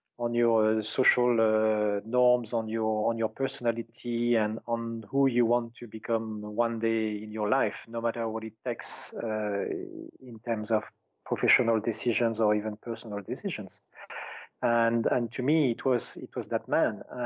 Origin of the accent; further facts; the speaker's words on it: France; moved away; I lived 16 years outside of my home country, France.